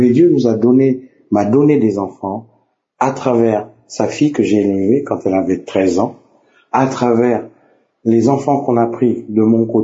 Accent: Gabon; Je suis Gabonais vivant au Gabon

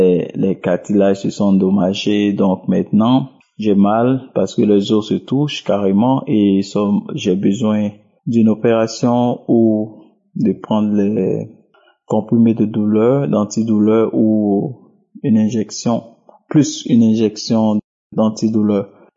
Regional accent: Côte d’Ivoire; now in Austria; Salut, je suis un Ivoirien vivant en Autriche.

